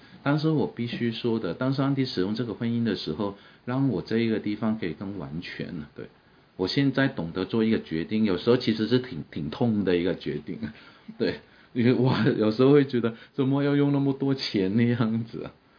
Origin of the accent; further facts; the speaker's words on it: Hong Kong; 因为在我香港长大的过程当中，我们不是富有的人，但是我们也不是缺乏的人